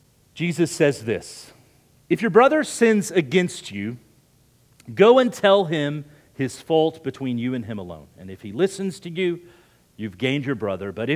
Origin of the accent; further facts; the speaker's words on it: Oklahoma, United States; I saw just this weekend in my home state of Oklahoma